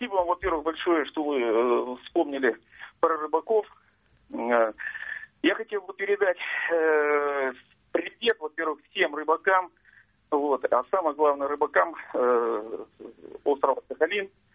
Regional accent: Chelyabinsk, Chelyabinsk Oblast, Russia; я из Челябинска сам.

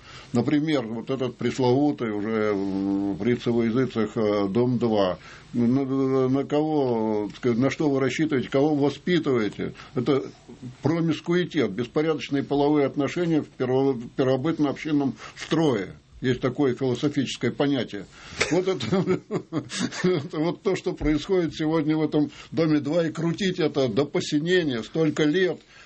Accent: Khabarovsk, Khabarovsk Krai, Russia; в Хабаровске, в моем родном городе

